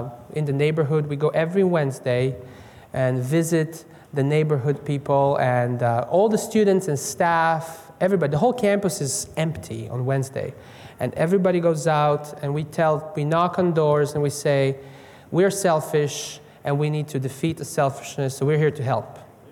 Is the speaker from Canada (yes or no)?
no; Croatia; I'm from Croatia. My father is Serbian, though.